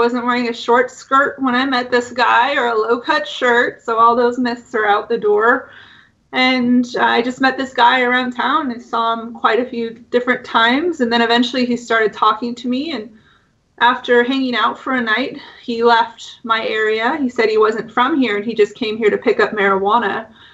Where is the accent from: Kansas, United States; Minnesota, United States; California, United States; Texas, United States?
California, United States; I was living in my hometown where I'm back at now, and this is in a county called Humboldt County.